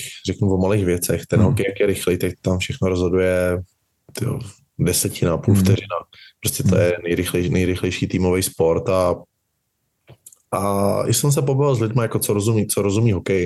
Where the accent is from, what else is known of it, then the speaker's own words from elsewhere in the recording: Plzeň, Plzeň Region, Czechia; prostě jsem Plzeňák a nerad utíkám z problémů